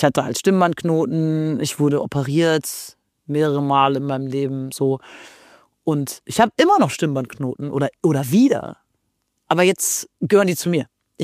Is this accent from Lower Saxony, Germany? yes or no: yes; Jaderberg, Lower Saxony, Germany; also so Jaderberg, Oldenburg, die ganze Ecke, wo ich herkomme, das ist ja keine 2 Stunden entfernt.